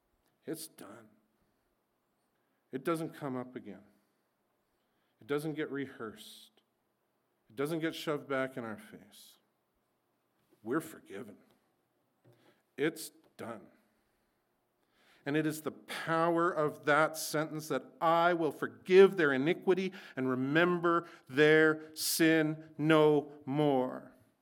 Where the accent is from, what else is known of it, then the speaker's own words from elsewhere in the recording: Salmon Arm, British Columbia, Canada; My wife's from Maple Ridge. I'm from Salmon Arm, BC.